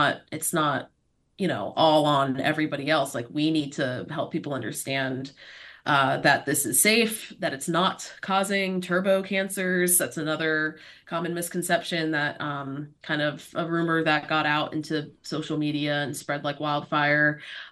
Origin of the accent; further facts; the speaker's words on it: Miami, Florida, United States; especially in a place like Florida, where I'm a born and raised Floridian. I'm from Miami, and sea level rise is actively happening